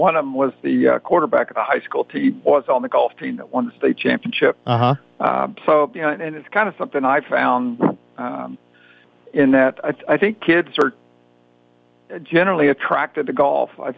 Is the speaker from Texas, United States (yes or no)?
yes; Texas, United States; where I grew up out in West Texas and went to Permian, which was the high school featured in Friday Night Lights.